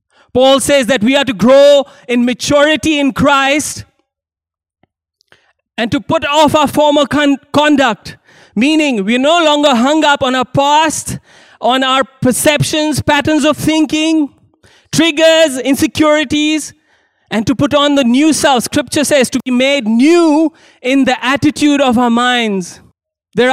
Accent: India; So I come from India, and many years ago, this good friend of mine came to me in confidence

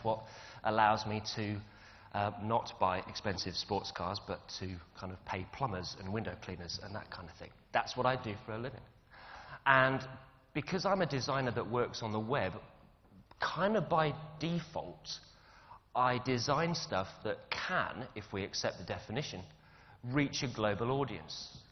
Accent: England, United Kingdom; I mean, as an Englishman, you know, I'm bloody hopeless at foreign languages.

